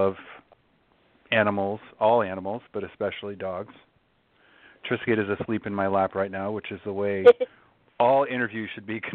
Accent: New York City, New York, United States; now in Atlanta, United States; and I'm originally from New York City. In fact, I'm a native New Yorker and relocated to Atlanta because just needed a break.

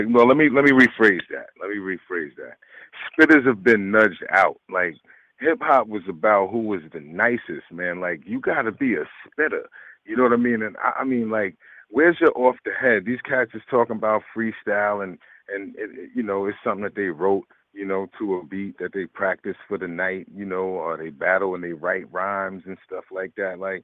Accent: New York, United States; Look, I'm from New York. I'm very much biased, you know what I'm saying, towards New York hip-hop.

